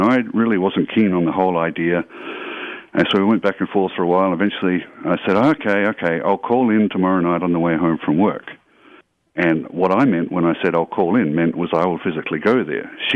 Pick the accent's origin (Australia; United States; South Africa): Australia; I grew up in Australia